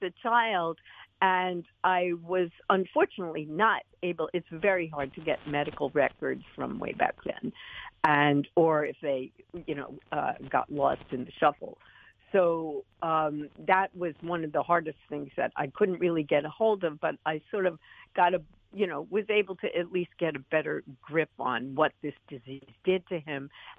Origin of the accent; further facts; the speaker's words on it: New York, United States; part of this is I grew up in New York.